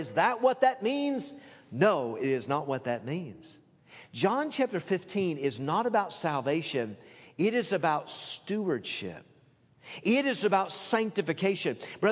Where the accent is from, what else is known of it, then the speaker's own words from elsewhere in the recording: Tennessee, United States; I grew up with ticks. Ticks were my best friend, you know, growing up in Tennessee.